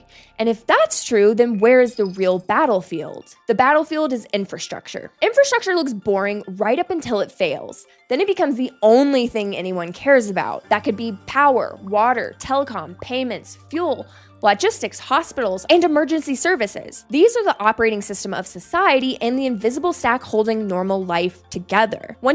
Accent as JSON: {"language": "English", "region": "North Carolina", "country": "United States", "said": "In my home state of North Carolina, in 2022, attackers shot two substations"}